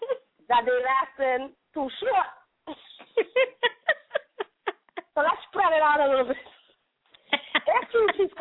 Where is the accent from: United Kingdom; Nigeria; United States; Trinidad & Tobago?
Trinidad & Tobago; So I would love to read this in like a Jamaican accent, but I'm Trinidadian, and it ain't going to work too well.